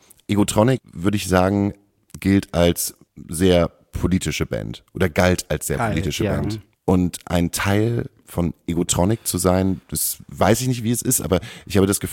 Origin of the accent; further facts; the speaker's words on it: Hamburg, Germany; Also als Hamburger kann ich es relativ nachvollziehen.